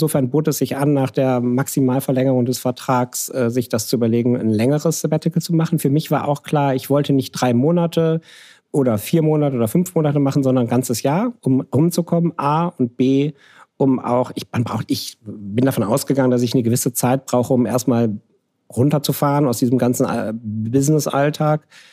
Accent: North Rhine-Westphalia, Germany

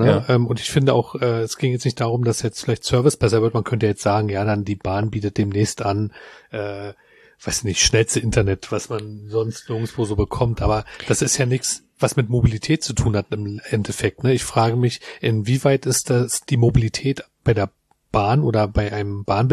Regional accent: Berlin, Germany; dass wir als Berliner da ja ziemlich verwöhnt sind

